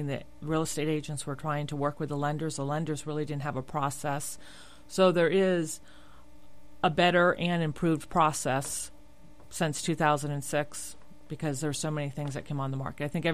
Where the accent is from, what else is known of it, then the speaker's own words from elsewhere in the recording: Florida, United States; Yes, been here, born and raised in South Florida.